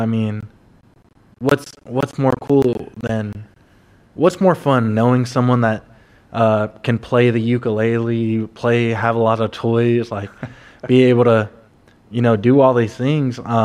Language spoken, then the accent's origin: English; San Diego, California, United States; It's crazy as a San Diego kid.